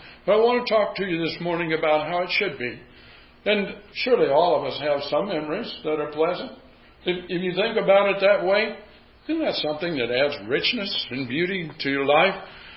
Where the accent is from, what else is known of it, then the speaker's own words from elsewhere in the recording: Iowa, United States; But I remember that when we grew up in Iowa, our room wasn't heated very well.